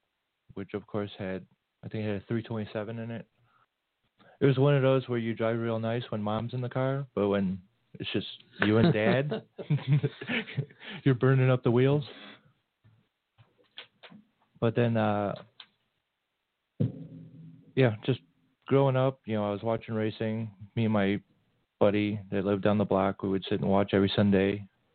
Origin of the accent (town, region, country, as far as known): Chicago, Illinois, United States